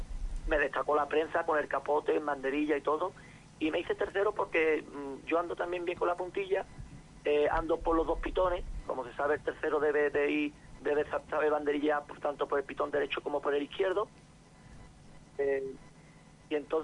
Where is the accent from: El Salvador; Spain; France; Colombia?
Spain; Écija, Andalusia; Yo soy de Écija.